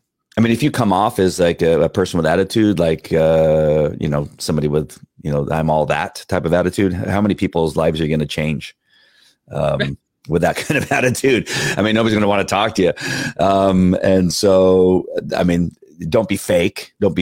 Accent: India; English is a second language; now in United States; It's happening here, ma'am. I'm from India.

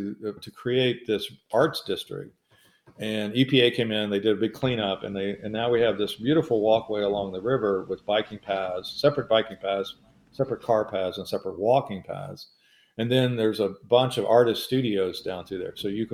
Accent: Louisville, Kentucky, United States; I'm from Louisville. If you go to Louisville, you see a lot of the same stuff downtown.

